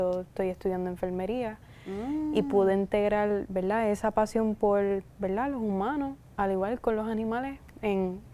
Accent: Ponce, Puerto Rico; Sí, soy de Ponce.

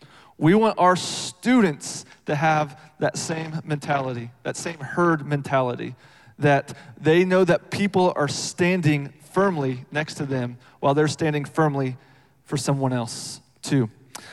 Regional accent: Iowa, United States; I grew up in Iowa, and I was a wrestler

